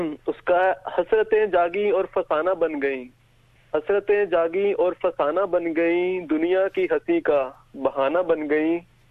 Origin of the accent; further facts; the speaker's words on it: Rajpur Bhaiya, Punjab, India; moved away as an adult; now in Melbourne, Australia; मैं पंजाब से, इंडिया में पंजाब से बिलोंग करता हूँ। पंजाब का एक डिस्ट्रिक्ट है होशियारपुर, तो उसी में एक छोटा सा गांव आता है राजपुर भाइया, तो मैं वहाँ का रहने वाला हूँ। अभी ऑस्ट्रेलिया में मेलबर्न में रह रहा हूँ पिछले 2 साल से।